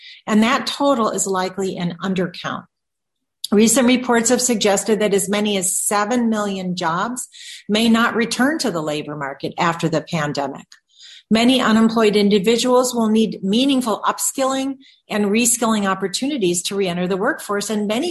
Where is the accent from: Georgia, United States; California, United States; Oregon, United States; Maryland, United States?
Oregon, United States; In my home state of Oregon